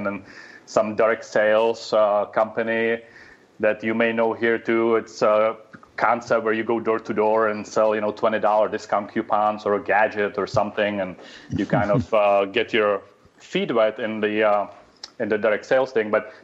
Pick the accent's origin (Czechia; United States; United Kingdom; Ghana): Czechia; I grew up in the Czech Republic back during the communism. So my first 15 years of my life